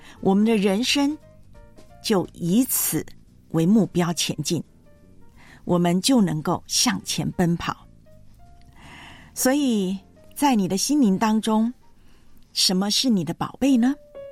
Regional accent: Taiwan; now in Hong Kong; 或者我从香港回我的老家台湾的时候，三个行李箱就搞定

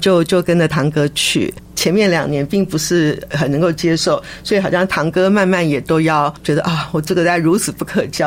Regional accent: Taiwan; moved away as an adult; now in California, United States; 我来自台湾，我大学毕业之后到美国来念研究生，然后认识了我先生，后来不在我的计划内，但是就定居在加州这里，那一直到现在。

